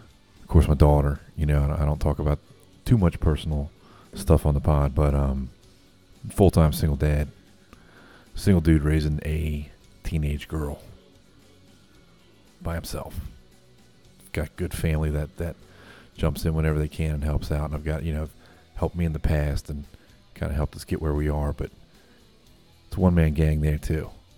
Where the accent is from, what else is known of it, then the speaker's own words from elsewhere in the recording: Slidell, Louisiana, United States; All right, so I was born and raised in Slidell, Louisiana.